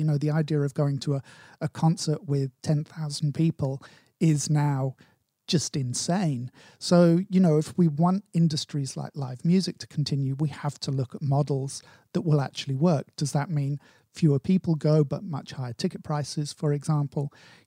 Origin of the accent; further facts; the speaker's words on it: United Kingdom; I have a heads up on most people because, you know, I'm British.